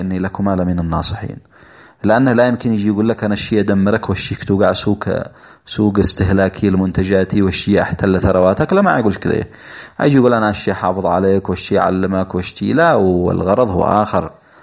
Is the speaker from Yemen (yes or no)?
yes; Yemen; يعني بيرسل الطالب بدون ما يعرفه من احنا كأمة يمنية عربية مسلمة،